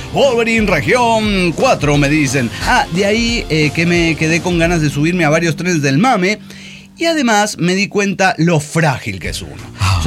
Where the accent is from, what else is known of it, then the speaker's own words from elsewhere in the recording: Mexico; ¿Es porque soy mexicana?